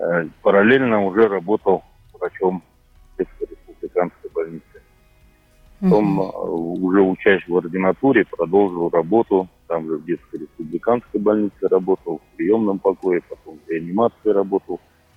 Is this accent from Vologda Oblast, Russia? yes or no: yes; Vologda, Vologda Oblast, Russia; also born or lived in Khorinsk; Я родился в Хоринском районе, в селе Хоринск, тогда еще поселок. Хоринск в 81 году.